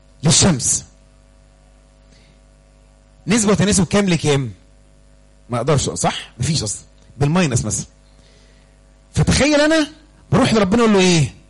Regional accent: Egypt; احنا كمصريين طبعا بنعمل كده يعني، مصريين معروفين يعني

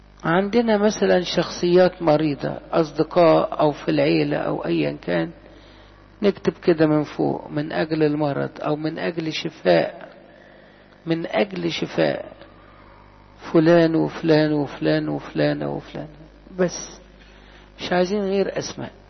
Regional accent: Egypt; في بلادنا مصر الغالية

